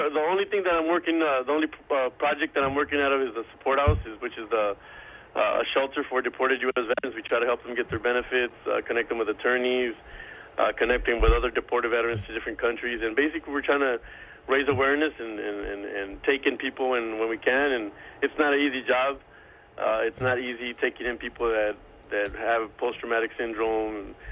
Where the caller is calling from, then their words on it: Tijuana, Baja California, Mexico; Right now, I am calling you from Tijuana, Baja California, right across the street from San Diego.